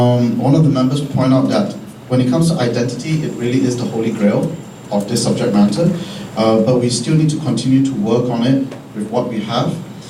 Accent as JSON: {"language": "English", "country": "Malaysia", "said": "I'm from Malaysia."}